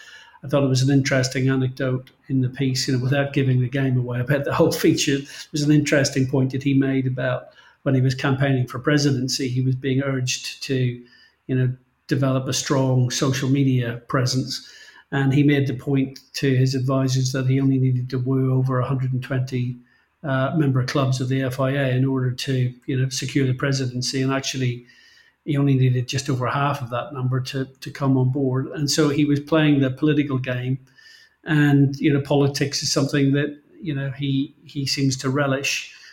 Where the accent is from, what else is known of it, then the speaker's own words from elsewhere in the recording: Belfast, Northern Ireland, United Kingdom; being as I'm from Belfast in Northern Ireland